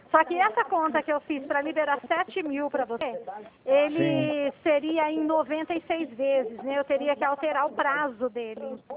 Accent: Dracena, São Paulo, Brazil; Eu sou do estado de São Paulo, tá? Eu sou de uma cidade que chama Dracena

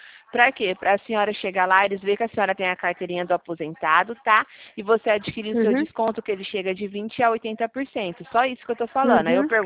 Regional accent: Presidente Prudente, São Paulo, Brazil; Eu sou de Prudente.

